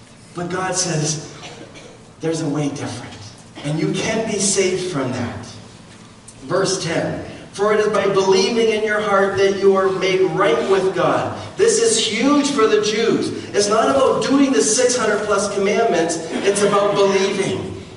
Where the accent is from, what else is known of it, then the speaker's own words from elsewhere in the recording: Indonesia; I grew up with Muslims, I grew up in Indonesia